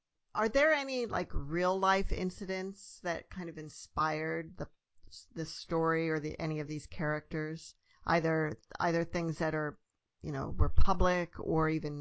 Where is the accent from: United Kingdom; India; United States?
United States; Iowa; also born or lived in Pennsylvania; Yeah, I was somewhat younger than most of my classmates when we moved, about the same age as Grace, but we moved from Pennsylvania to Iowa.